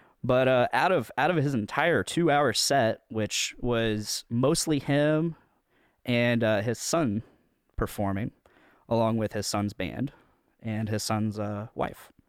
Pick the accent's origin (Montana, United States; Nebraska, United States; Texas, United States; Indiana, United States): Indiana, United States; Delphi; I found out that he had actually played in my hometown of Delphi about 2 years ago. And to a sold-out crowd at the Delphi Opera House.